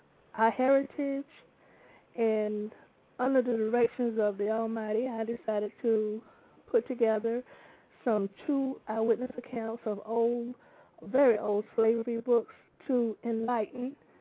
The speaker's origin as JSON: {"language": "English", "region": "the South", "country": "United States", "tie": "born or raised there", "said": "because growing up in the South, we really wasn't taught a lot about it."}